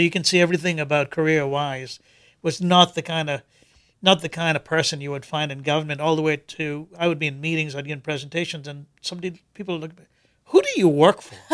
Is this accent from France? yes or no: no; Kuwait; growing up in Kuwait, there's plenty of money.